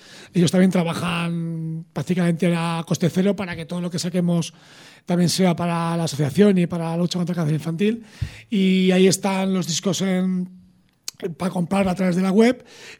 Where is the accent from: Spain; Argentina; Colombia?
Spain; Leganés, Community of Madrid; que somos los colegas de Leganés.